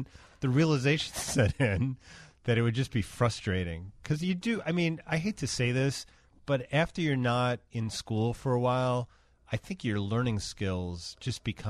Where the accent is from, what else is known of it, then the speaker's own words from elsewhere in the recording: Oak Forest, Illinois, United States; So I grew up in Oak Forest, and the next town over, Tinley Park, had the Bremen Town Mall